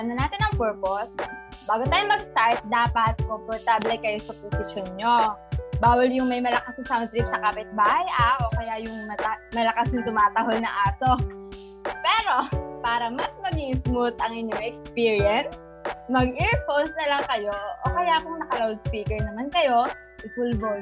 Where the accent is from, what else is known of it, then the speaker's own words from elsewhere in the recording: Mimaropa, Philippines; Ako, galing Mindoro.